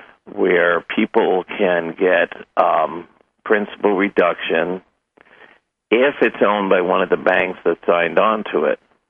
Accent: New York, United States; I'm originally from New York. We taught to be skeptical.

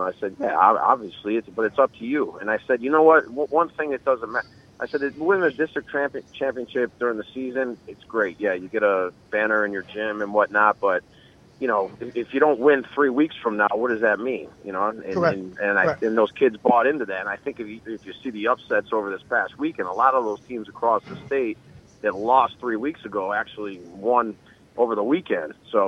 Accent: Syracuse, New York, United States; You know, I grew up in Syracuse, New York, and, you know, my dad was a college football coach

